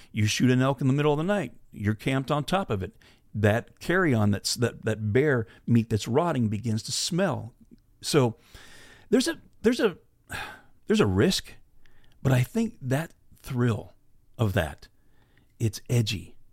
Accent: Pennsylvania, United States; I grew up in Pennsylvania. I was a whitetail hunter, and now I've hunted a lot of places, like I said, from Alaska to Africa.

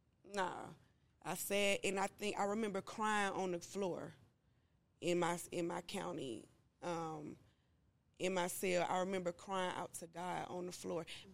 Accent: Ellenwood, Georgia, United States; also born or lived in Ashby; I'm originally from Ashby, but my mom married my dad, and we moved to Glen, to Ellenwood, I mean, and on the east side. So that's where I was raised at.

